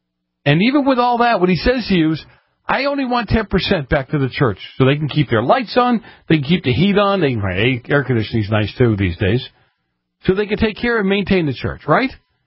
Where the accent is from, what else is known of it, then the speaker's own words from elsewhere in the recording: Kentucky, United States; I grew up in Kentucky. I know how they are.